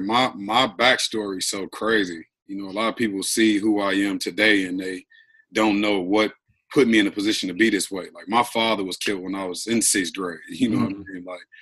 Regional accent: Inglewood, California, United States; So me growing up in Inglewood did nothing but prepare me to be able to be a tough basketball player

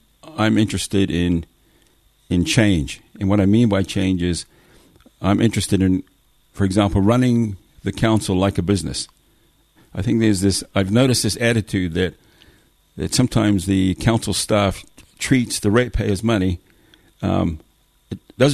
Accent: Los Angeles, California, United States; And my parents moved to Los Angeles in the 70s. So we grew up in Los Angeles.

